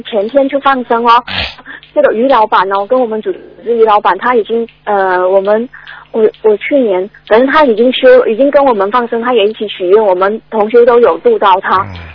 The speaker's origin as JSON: {"language": "Chinese", "town": "Xiamen", "region": "Fujian", "country": "China", "said": "我们闽南，我们厦门这边"}